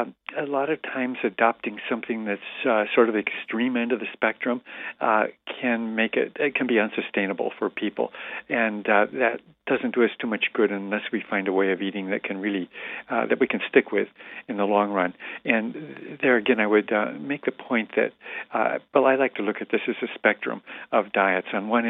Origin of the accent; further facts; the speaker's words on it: Michigan, United States; I grew up in Michigan in a dairy family for generations, so I'm definitely sympathetic with dairy